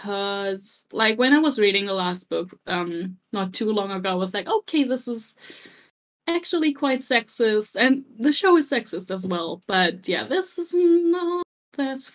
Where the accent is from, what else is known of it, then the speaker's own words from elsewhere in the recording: Germany; first language German; English is a second language; I'm from Germany, as you can hear.